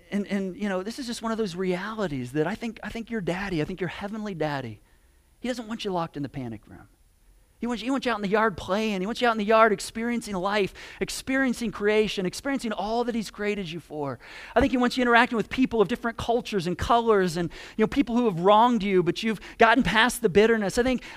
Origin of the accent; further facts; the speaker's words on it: Michigan, United States; I mean, Michigan, I grew up in Michigan. It was never this way.